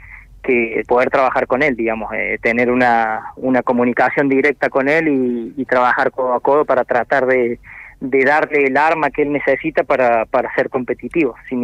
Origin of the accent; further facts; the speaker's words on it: Córdoba, Argentina; yo soy de Córdoba capital. Uh-huh. La tonada no la pierdo ni la quiero perder. Así que sí, bueno, yo nací aquí, estudié acá en el Instituto Universitario Aeronáutico de Córdoba.